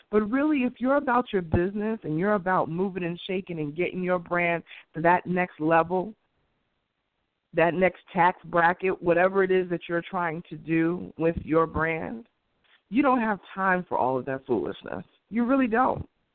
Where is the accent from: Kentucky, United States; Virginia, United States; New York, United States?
New York, United States; Queens; anybody who knows me knows where I grew up in Queens, it was not a place that had money.